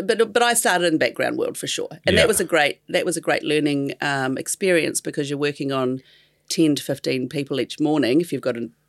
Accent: Christchurch, Canterbury, New Zealand; So I'm from Christchurch. Origin story. So I was living in Christchurch

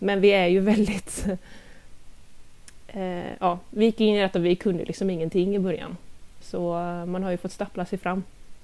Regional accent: Gothenburg, Västra Götaland County, Sweden; now in Lilla Edet, Sweden; Ganska långt norr över om Göteborg, men strax söder om Trollhättan. Jag är dock ursprungligen från Göteborg, så jag flyttade hit med min kära sambo Christian för ungefär 2 år sedan.

